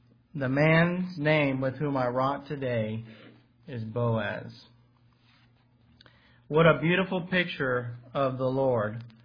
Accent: Mexico; the house that I grew up in Mexico, on either side had two fields.

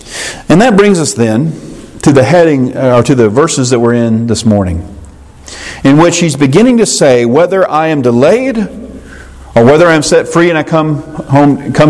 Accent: Powder Springs, Georgia, United States; I grew up in Powder Springs. My parents lived in Powder Springs from the moment I was born.

